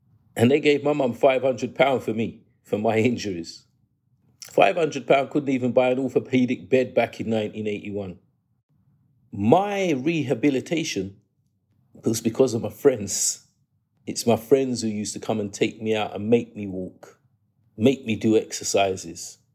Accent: England, United Kingdom; born there; I was born in England.

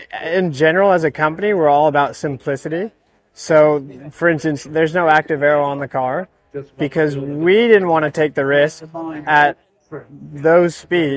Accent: Texas, United States; And we're from Texas, and we love that.

